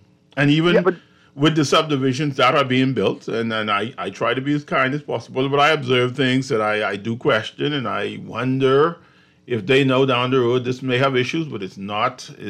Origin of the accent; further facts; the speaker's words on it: Bahamas; we're so proud to be Bahamian, we're so proud of all the advancement.